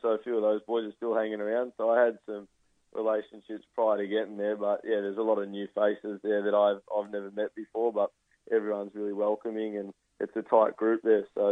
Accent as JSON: {"language": "English", "town": "Melbourne", "region": "Victoria", "country": "Australia", "tie": "born or raised there", "said": "Obviously, I'm born and bred in Melbourne, so it was a tough move moving away from family and friends."}